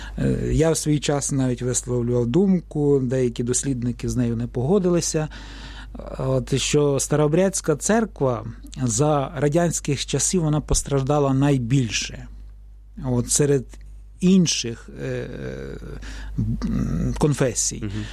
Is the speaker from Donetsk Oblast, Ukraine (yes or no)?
no; Kurenivka, Vinnytsia Oblast, Ukraine; Власне, я з Куренівки родом